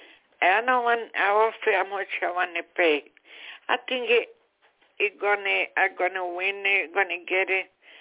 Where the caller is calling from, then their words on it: New York, United States; I call from New York.